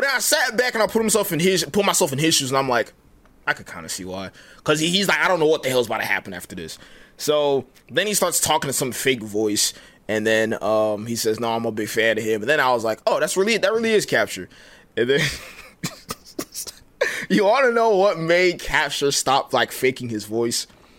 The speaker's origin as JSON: {"language": "English", "country": "Nigeria", "said": "Even though I'm Nigerian, I could say that."}